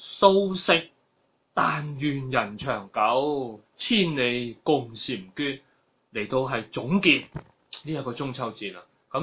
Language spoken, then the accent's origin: Cantonese; Hong Kong; 咁我哋香港人，大家知道我哋係一個移民嘅社會，好多人從內地移民嚟香港